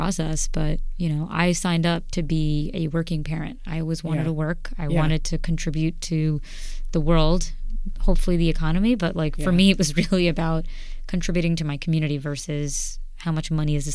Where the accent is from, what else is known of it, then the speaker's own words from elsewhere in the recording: Queens, New York, United States; So I grew up in Queens, and the middle school I went to had a program where community service was a part of our curriculum.